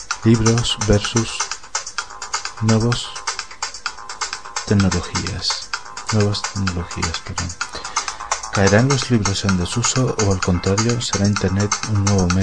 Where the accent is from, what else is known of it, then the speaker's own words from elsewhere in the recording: Canary Islands, Spain; resultaría ridículo, siendo canario, imitar en una entrevista un acento peninsular